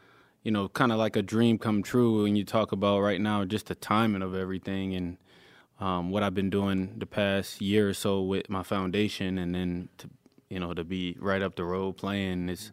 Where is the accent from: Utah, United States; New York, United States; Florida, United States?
New York, United States; Syracuse; they have no ties to look, my hometown, Syracuse, whatsoever, but they are friends of mine